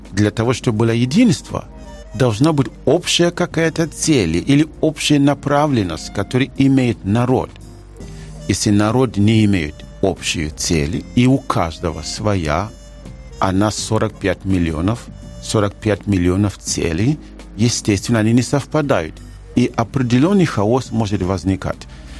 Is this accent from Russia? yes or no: no; Ukraine; Как-никак мои мозги видят и как украинец, но и не как украинец часто.